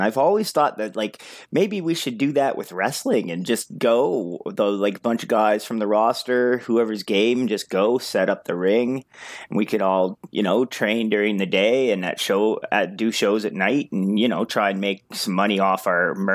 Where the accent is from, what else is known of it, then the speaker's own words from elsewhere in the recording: Campbell River, British Columbia, Canada; also born or lived in Victoria; I grew up on Vancouver Island.